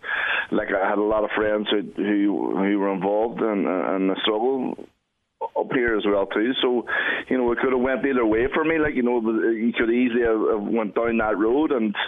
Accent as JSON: {"language": "English", "town": "Derry", "region": "Northern Ireland", "country": "United Kingdom", "tie": "born or raised there", "said": "I grew up in the Brandywell area, which is right beside the Bog Side"}